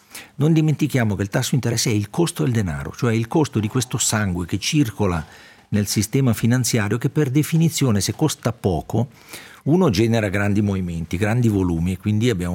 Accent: Switzerland; noi come Svizzera stiamo giocando una partita estremamente delicata da un punto di vista della reputazione del nostro paese

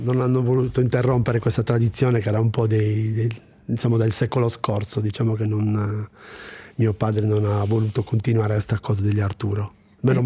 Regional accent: Sardinia, Italy; io credo che chiunque sia nato e cresciuto in un'isola vive questo sentimento, cioè è proprio l'isola dove sei cresciuto, dove sei nato, comunque ti chiama, ti cerca e tu la cerchi sempre, non è una cosa che puoi dimenticare. Succede ai sardi

